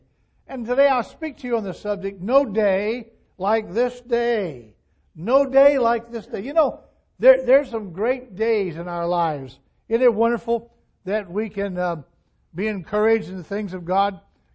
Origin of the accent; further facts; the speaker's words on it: Florida, United States; because I grew up in Florida. I'm a Florida person.